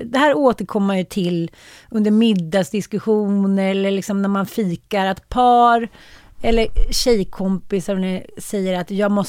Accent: Sweden; Vi är svenskar.

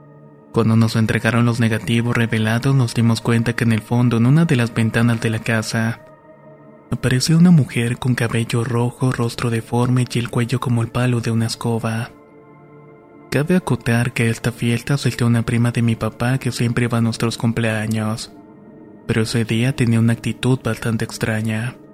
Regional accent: Córdoba, Argentina; soy oriundo de Córdoba, Argentina.

